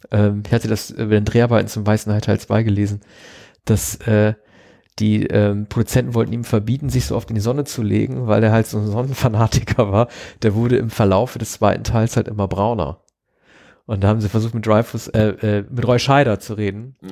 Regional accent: Northwest Germany, Germany; zumindest da, wo ich herkomme, aus Nordwestdeutschland, in den 70ern

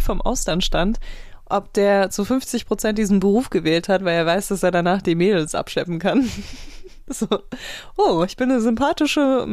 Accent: Saarbrücken, Saarland, Germany; born there; Weißt du, was das Witzige ist? Ich bin auch in Saarbrücken geboren.

